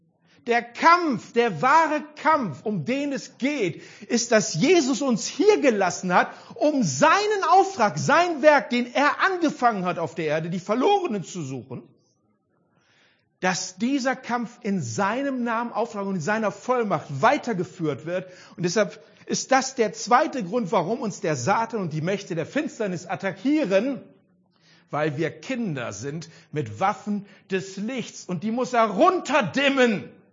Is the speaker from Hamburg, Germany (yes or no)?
no; Mülheim an der Ruhr, North Rhine-Westphalia, Germany; born there; Mein Geburtsort ist Mühlheim an der Ruhr.